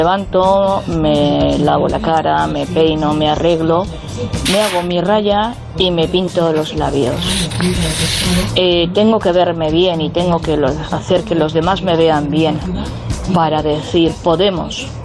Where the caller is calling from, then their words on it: Valencia, Valencian Community, Spain; de Valencia. Yo puedo decirte que soy una persona que no suele maquillarse habitualmente.